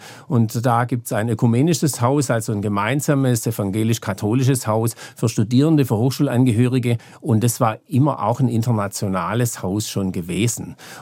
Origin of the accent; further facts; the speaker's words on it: Stuttgart, Baden-Württemberg, Germany; born there; Ich bin zwar in Stuttgart geboren, habe eine Frau aus Brandenburg und war als junger Pfarrer 2 Jahre in Italien gewesen, in einer italienischsprachigen Gemeinde in der Waldenser Kirche.